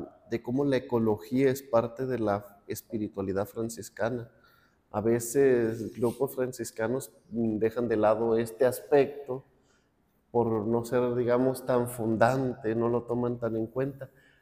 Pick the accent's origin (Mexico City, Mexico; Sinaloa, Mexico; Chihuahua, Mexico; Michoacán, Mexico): Sinaloa, Mexico; Culiacán; Ah, pues soy originario de Culiacán, Sinaloa. Tierra de gente amable, tierra de paz, muy bello por allá.